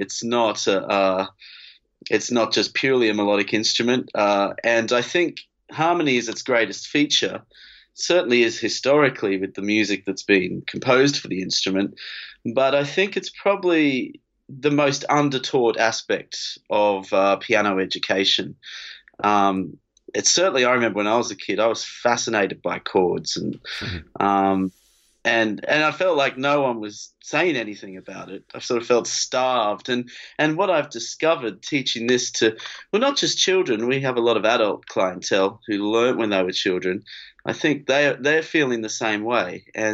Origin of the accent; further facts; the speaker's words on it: Tamworth, New South Wales, Australia; I'm from Australia originally. I was born in the I grew up in Tamworth. So for the Australian listeners, you'll know that that's the country music capital of the Southern Hemisphere.